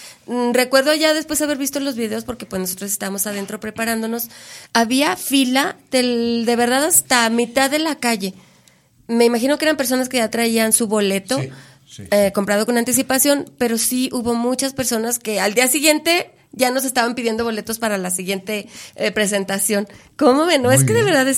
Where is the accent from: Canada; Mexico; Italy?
Mexico; Luis Moya, Durango; A mi pueblo, Luis Moya, Durango, se llama aquí por la carretera Torreón, y donde hay unas carnitas muy ricas.